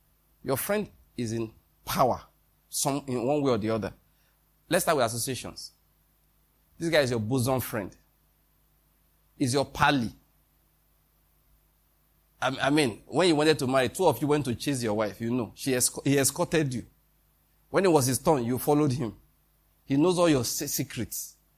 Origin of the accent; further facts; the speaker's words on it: Western Nigeria, Nigeria; born there; I was born in the Western Nigeria. I'm Yoruba man by Amoriteness and Hittiteness.